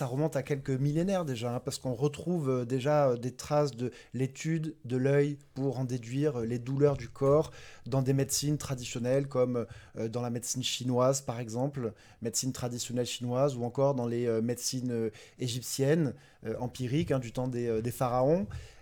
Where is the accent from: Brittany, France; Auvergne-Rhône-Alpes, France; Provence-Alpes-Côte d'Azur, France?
Provence-Alpes-Côte d'Azur, France; Marseille; je peux en avoir un million en tant que bon Marseillais.